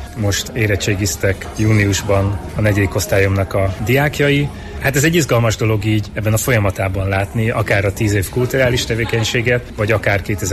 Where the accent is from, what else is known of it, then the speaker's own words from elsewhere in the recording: Szombathely, Vas, Hungary; Én Vas megyéből, Szombathelyről származom.